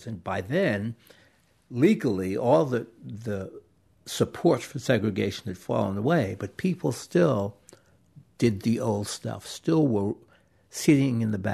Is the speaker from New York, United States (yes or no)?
yes; New York, United States; First blacks got on the bus, and me, I'm a kid from New York. Proudly wearing my badge, my NAACP badge.